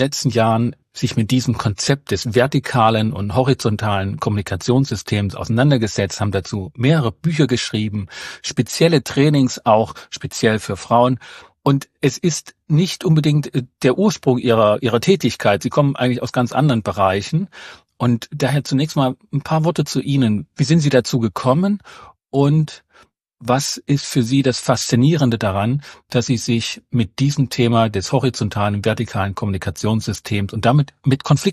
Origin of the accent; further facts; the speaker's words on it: Saxony, Germany; Ich komme aus dem Erzgebirge